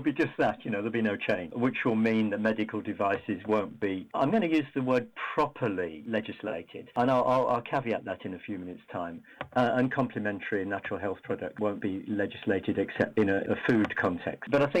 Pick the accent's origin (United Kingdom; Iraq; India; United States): United Kingdom; accent: British; in the UK, as you can tell from my accent, that's where I'm from.